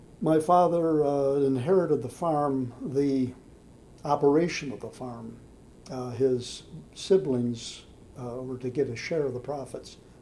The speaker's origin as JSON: {"language": "English", "town": "Beloit", "region": "Wisconsin", "country": "United States", "tie": "born or raised there", "said": "and I grew up in Beloit, Wisconsin."}